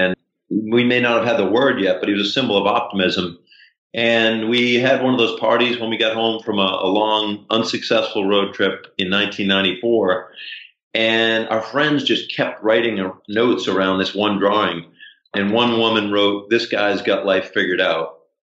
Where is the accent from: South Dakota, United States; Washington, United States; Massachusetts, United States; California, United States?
Massachusetts, United States; Boston; We're from Boston and still live in the city of Boston.